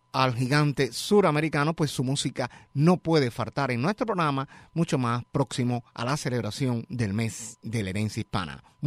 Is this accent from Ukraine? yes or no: no; Cuba; dedicárselo al Caribe y en especial a Cuba, mi país de origen